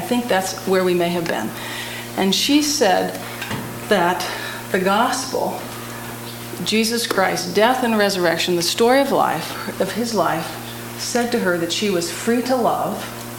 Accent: Grand Forks, North Dakota, United States; I'm from Grand Forks, North Dakota.

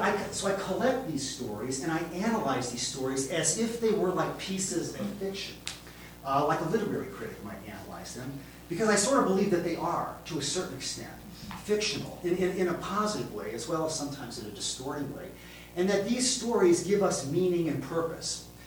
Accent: Indiana, United States; And then when I went to college, growing up in Indiana, I ended up going to Valparaiso University because I could get a state scholarship to go there.

